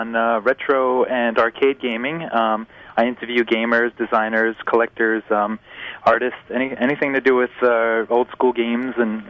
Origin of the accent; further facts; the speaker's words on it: Brooklyn, New York, United States; Oh, I grew up in Park Slope.